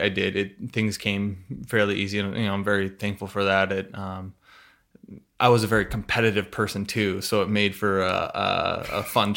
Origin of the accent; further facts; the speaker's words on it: Burlington, Washington, United States; I grew up in a small town, Burlington, Washington. It's on the western side of Washington State, a little farm town